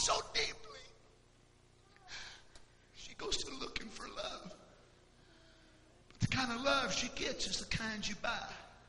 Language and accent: English; Kentucky, United States; When I was just a kid, me and Harry and my sisters, we was raised there in Kentucky and lived near a patch of woods.